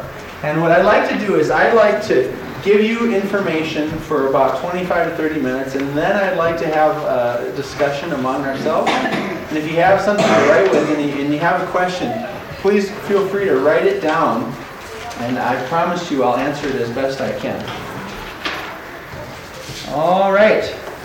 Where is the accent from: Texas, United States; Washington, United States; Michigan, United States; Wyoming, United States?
Washington, United States; Seattle; I'm from Seattle, and I am a Lutheran parish pastor there